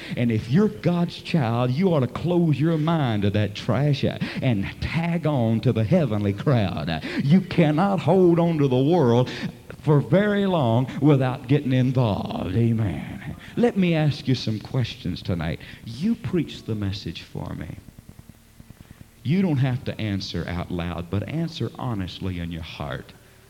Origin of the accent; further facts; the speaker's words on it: Port Arthur, Texas, United States; 40 miles from my hometown, Port Arthur, Texas